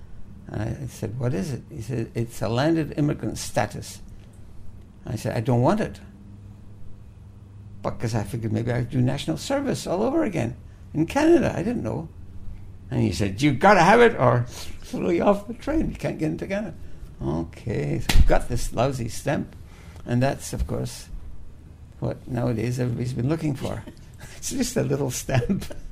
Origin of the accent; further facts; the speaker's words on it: Glasgow, Scotland, United Kingdom; He first greeted me. I couldn't understand a word he said. And I said, I'm from Glasgow.